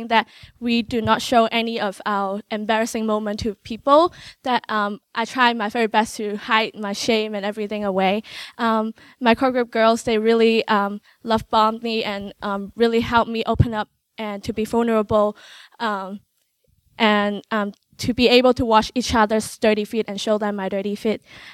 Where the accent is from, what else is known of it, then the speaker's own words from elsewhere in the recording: Hong Kong; moved away as an adult; now in United States; I'm from Hong Kong. I was born and raised in Hong Kong.